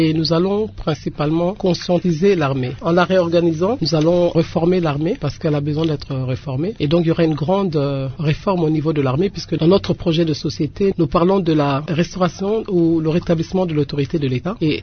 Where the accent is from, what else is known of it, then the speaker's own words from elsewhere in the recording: DR Congo; depuis qu'on est né, en fin de compte, depuis qu'on est Congolais